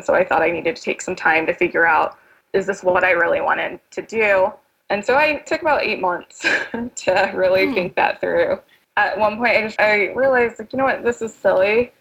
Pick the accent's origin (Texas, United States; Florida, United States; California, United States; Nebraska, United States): Texas, United States; we went back to my home state for a little while. We went to Texas